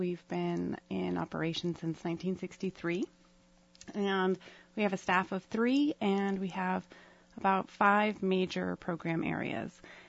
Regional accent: Kodiak, Alaska, United States; When I was a young person growing up in Kodiak, I was in the theater program in Some Arts

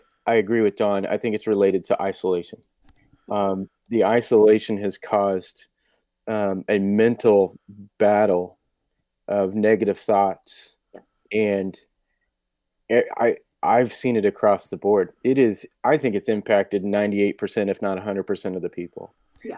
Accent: Austin, Texas, United States; I've learned because I'm from Austin, Texas, right? It's a couple million people.

